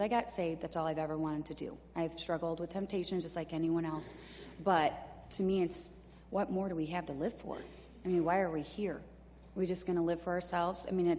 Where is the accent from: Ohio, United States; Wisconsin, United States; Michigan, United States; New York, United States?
Michigan, United States; Not back, I'm from Michigan, but the kid's dad's family is up here.